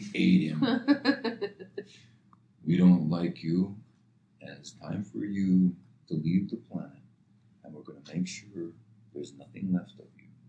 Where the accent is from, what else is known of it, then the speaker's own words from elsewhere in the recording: the South, United States; all I have to remember is growing up in the South in the 50s.